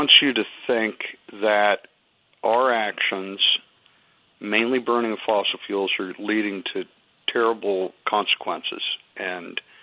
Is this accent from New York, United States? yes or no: no; Pennsylvania, United States; and I'm from Pennsylvania